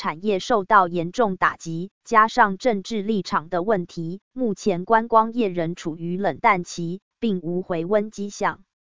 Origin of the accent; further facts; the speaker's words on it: Taiwan; 这使我感到生长在台湾着实很幸福